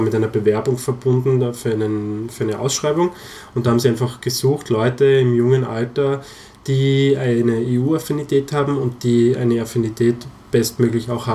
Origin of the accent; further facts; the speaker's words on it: Styria, Austria; in meine Heimatgemeinde zu tragen. Das ist in der Steiermark gewesen.